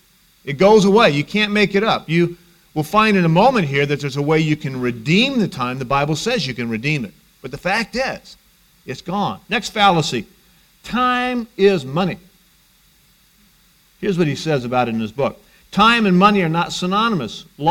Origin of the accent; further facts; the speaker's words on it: Ukiah, California, United States; Growing up in Ukiah at noontime at the fire station, they always had the air raid siren go off every noontime.